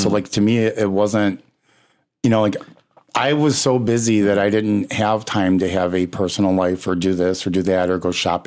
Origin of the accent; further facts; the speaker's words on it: Midwest, United States; was mostly stoked because we're both from the Midwest.